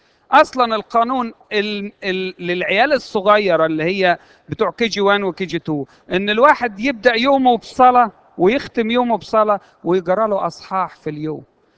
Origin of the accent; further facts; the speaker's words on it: Egypt; إحنا كمصريين متربيين على ثقافة إن العفة هي عفة الجسد بس